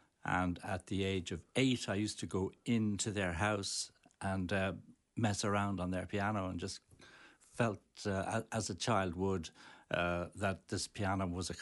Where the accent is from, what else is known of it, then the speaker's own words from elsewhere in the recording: Malahide, Leinster, Ireland; I was born in, physically in the Rotunda Hospital, but I grew up in Malahide.